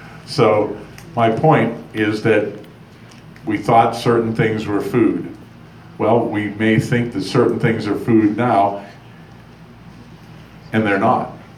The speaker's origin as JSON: {"language": "English", "region": "New Hampshire", "country": "United States", "tie": "born or raised there", "also_born_or_lived": "Lexington, Massachusetts", "said": "I mean, I'm just an American boy, born in Lexington, Massachusetts, raised in New Hampshire on the seacoast, grew up around farms"}